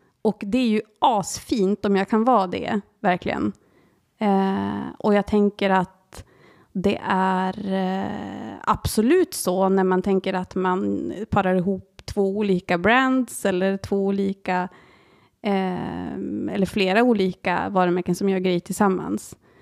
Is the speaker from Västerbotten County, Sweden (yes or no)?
yes; Skarvsjöby, Västerbotten County, Sweden; now in Umeå, Sweden; Hemma, det är ju Skarvsjöby utanför Storuman alla gånger. För det är där jag är uppvuxen. Och till och med lite utanför den byn också. Så det är hemma. Men nu är ju hemma Umeå, givetvis.